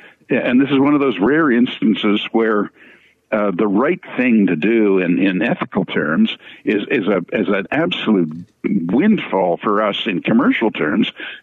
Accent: Canada; So it's really terribly humbling to me as a Canadian

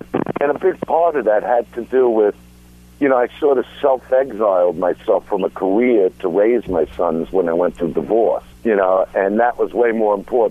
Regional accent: Brooklyn, New York, United States; don't you understand I'm from Brooklyn?

